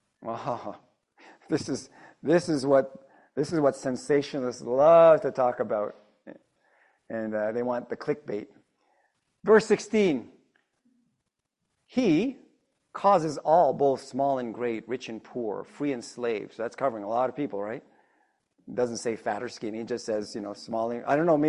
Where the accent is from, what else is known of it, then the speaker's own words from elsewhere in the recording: Philippines; Because really, pesos is not good. I'm Filipino.